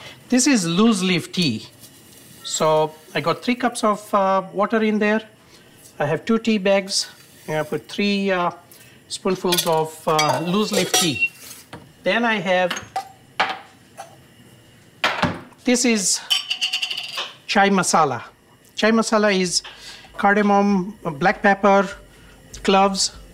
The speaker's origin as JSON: {"language": "English", "region": "Nairobi", "country": "Kenya", "tie": "born there", "said": "I was born in Nairobi, Kenya, and my father was born in Nairobi, Kenya."}